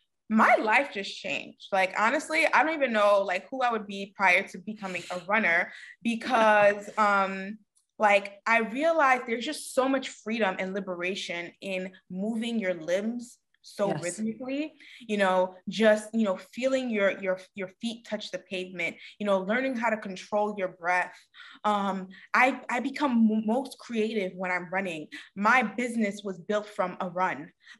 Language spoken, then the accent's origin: English; Brooklyn, New York, United States; Because what I saw from my experience growing up in Brooklyn, New York, and living in that community, I did not think that Black people ran.